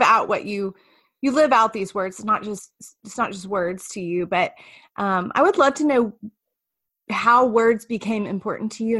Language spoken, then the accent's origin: English; Texas, United States; now in Charlottesville, United States; I'm from Texas. Why am I living in Charlottesville, Virginia?